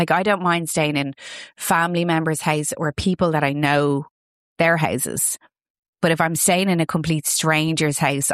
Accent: Ireland; Yeah, do you know what? Because we're Irish and we just get on with it, and we're not, because the heat wave will be over tomorrow.

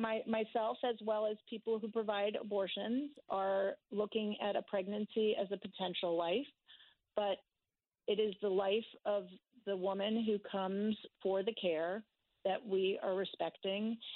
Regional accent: Connecticut, United States; growing up in Connecticut and still being connected with Connecticut and having trained in Connecticut

